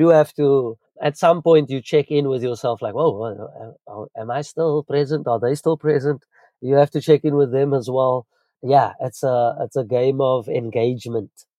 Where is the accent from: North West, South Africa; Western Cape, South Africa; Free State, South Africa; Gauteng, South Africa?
Western Cape, South Africa; Cape Town; that was in Bonthierville where I grew up on the Cape Flats.